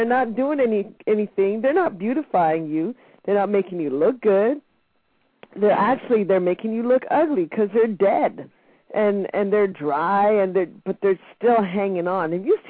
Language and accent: English; Jamaica; moved away; Yes. And no, I do not have an accent. I lost my accent probably within the first year of being here because I was fairly young.